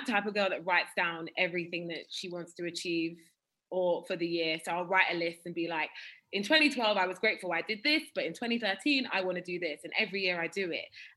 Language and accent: English; United Kingdom; You would be better at our accents if you grew up watching our TV. But most black people in Britain grew up watching American TV shows.